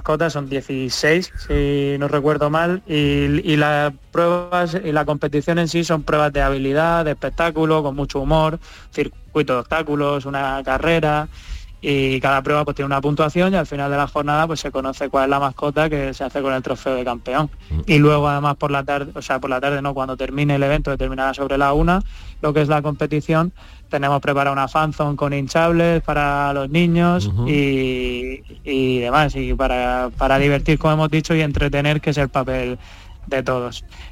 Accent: Murcia, Region of Murcia, Spain; Yo soy de Murcia.

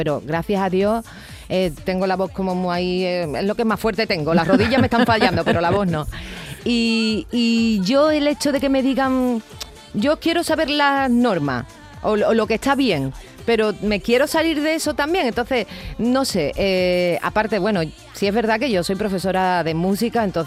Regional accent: Andalusia, Spain; hago mi speech de soy de Andalucía

